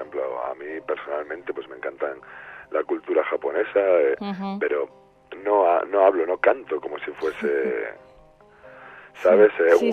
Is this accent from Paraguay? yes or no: no; Cantabria, Spain; hemos nacido en el norte de Cantabria, somos cántabros, somos españoles.